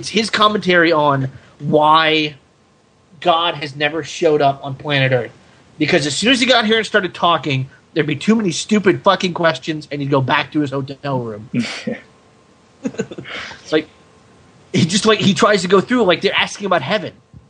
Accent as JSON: {"language": "English", "country": "United States", "said": "I still liked it because I am American"}